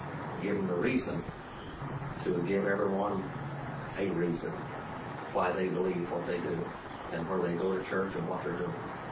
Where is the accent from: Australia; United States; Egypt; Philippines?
United States; I can't explain it to you, but I'm an Indian. And Indians do things and think of things a whole lot different than white people do.